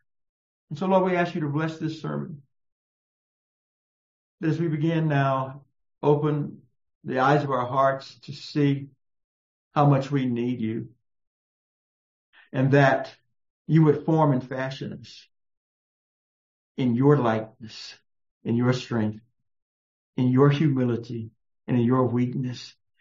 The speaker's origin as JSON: {"language": "English", "region": "Texas", "country": "United States", "said": "Got my home state, Texas, on the bottom of it."}